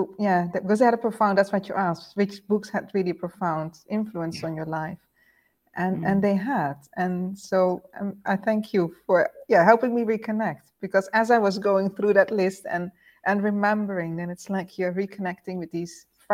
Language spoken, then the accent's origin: English; Netherlands; All of those fairy tales, European fairy tales, growing up in the Netherlands, of course, as well.